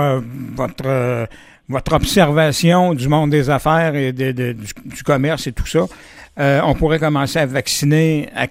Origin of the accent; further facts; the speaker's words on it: Quebec, Canada; Si je regarde chez nous en Beauce